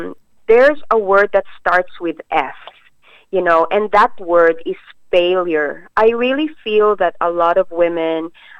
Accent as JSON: {"language": "English", "country": "Philippines", "moved": "yes", "said": "because there's so many great traits about being a Filipino that's forgotten when you become a migrant."}